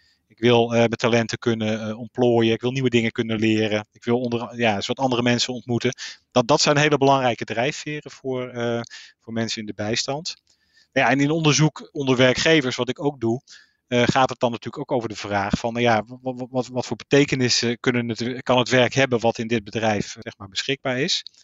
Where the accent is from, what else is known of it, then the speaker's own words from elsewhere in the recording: Rotterdam, South Holland, Netherlands; Ik kom uit Rotterdam.